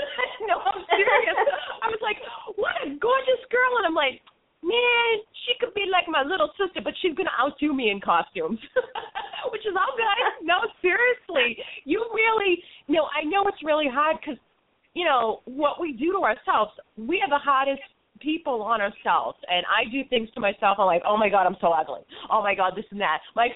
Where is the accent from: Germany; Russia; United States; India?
United States; Boston, Massachusetts; I'm originally from Boston, so I try to pronounce it as best as I can.